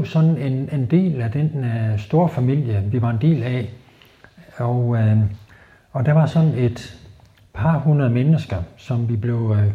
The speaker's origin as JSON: {"language": "Danish", "region": "Jutland", "country": "Denmark", "said": "nej, jeg kommer ikke fra nogen provins. Jeg kommer fra Jylland."}